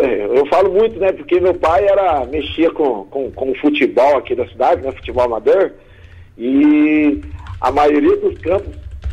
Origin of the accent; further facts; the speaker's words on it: São José, Brazil; Sou nascido e criado aqui em São José. Nasci aqui no Jardim São José, mas com 2 aninhos já fui lá para a Vila São Benedito, que é a região do Jardim da Granja, e já moro em São José há 46 anos.